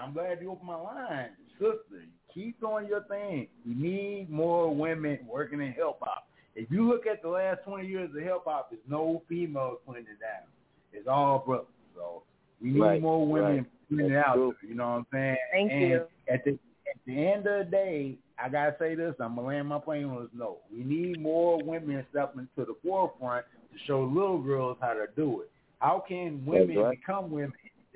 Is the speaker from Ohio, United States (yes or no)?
no; St. Louis, Missouri, United States; I'm originally from St. Louis, but I live in 30 out of 50 states.